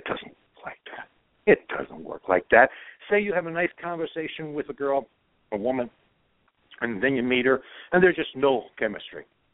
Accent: Croatia; English is a second language; moved away; I was born in Europe. I'm a Croatian. I was raised it. My whole core is European.

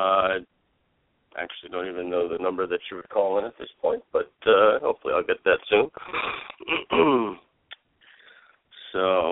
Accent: New York, United States; now in Florida, United States; Born and raised in New York, and now reside here in sunny Florida.

